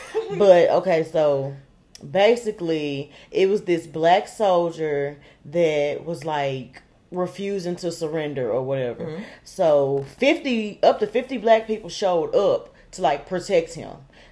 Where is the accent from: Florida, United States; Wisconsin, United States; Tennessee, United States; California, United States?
Tennessee, United States; We're from Tennessee. So throw that out there.